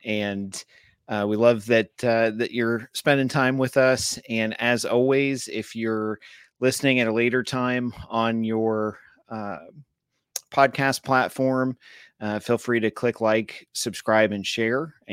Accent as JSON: {"language": "English", "region": "New England", "country": "United States", "tie": "born or raised there", "said": "Cause I, growing up in New England, I know what that's like."}